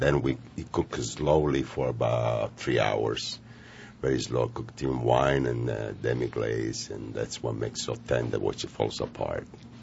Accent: Sicily, Italy; I'm from Sicily.

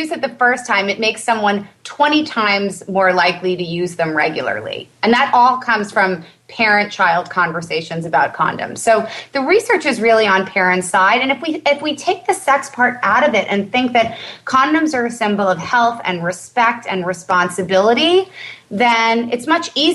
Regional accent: Long Island, New York, United States; Now, I grew up in Long Island at this weird blip of a moment in the 80s and early mid-90s

